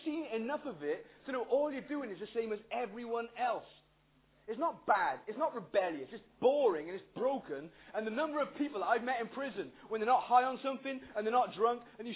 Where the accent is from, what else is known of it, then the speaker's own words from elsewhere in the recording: Pontypool, Wales, United Kingdom; When I grew up in Pontypool, right